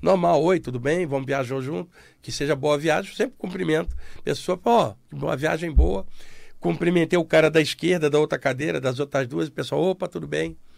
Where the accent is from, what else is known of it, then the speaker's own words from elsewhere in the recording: Duque de Caxias, Rio de Janeiro, Brazil; uma senhora negra que morava em frente à minha casa, na Vila São José, em Duque de Caxias, onde eu cresci.